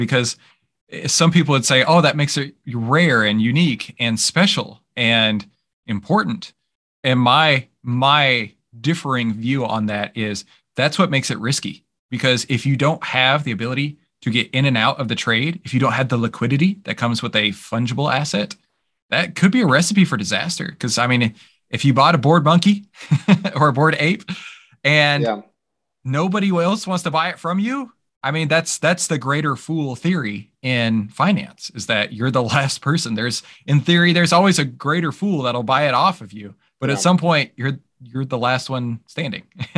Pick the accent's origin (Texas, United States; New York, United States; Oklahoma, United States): Texas, United States; You can tell I'm from Texas.